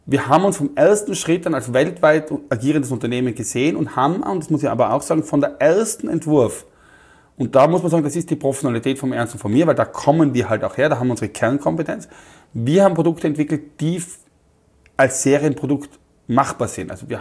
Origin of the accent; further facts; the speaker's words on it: Austria; ich bin aus Österreich, wir suchen so jemanden